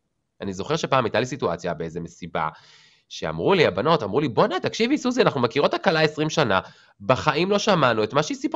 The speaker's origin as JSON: {"language": "Hebrew", "town": "Tel Aviv", "region": "Tel Aviv District", "country": "Israel", "said": "גם עליי פעם הייתה סטיגמה שאני מדרום תל אביב, ואנחנו לא נצליח"}